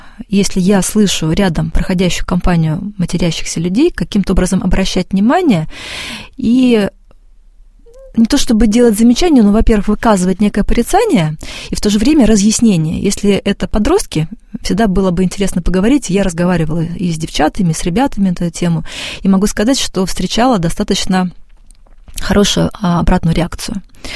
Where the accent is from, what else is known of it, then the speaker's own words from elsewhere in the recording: Kaliningrad, Kaliningrad Oblast, Russia; это мой родной город Калининград